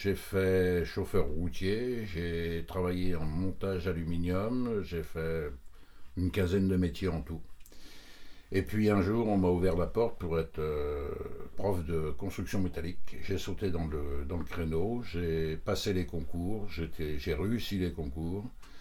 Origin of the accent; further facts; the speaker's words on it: Beauvais, Hauts-de-France, France; 68 ans et je vis à Poulgoisec, dans le Cap Sizun, depuis déjà 40 ans. Je suis originaire de l'Oise, de Beauvais, d'une famille de 6 enfants, mon père maçon-paveur, maman à la maison.